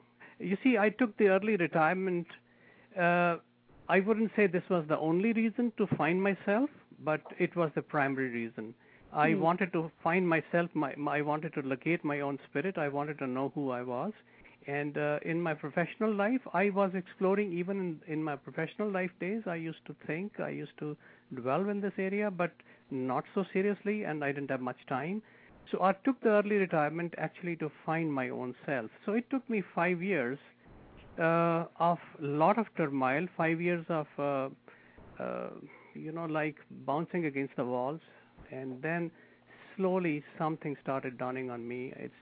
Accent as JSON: {"language": "English", "town": "New Delhi", "region": "Delhi", "country": "India", "tie": "born or raised there", "also_born_or_lived": "Mumbai", "said": "Actually, I was born in Bombay, but that was only a place of birth. I don't belong in Bombay, which is called Mumbai now. And my home place is in Delhi, New Delhi."}